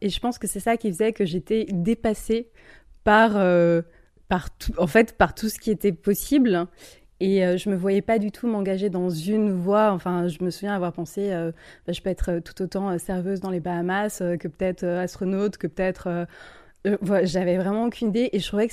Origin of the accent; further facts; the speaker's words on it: Colmar, Grand Est, France; Alors effectivement, j'ai grandi à Colmar.